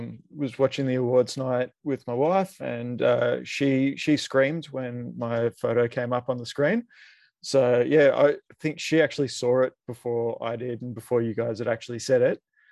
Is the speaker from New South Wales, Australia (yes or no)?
no; Melbourne, Victoria, Australia; so I'm from Melbourne, 36.